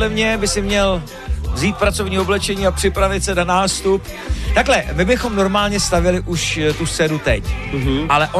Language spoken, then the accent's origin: Czech; South Bohemian Region, Czechia; Já jsem z Jižních Čech, my žijeme teďka v Jižních Čechách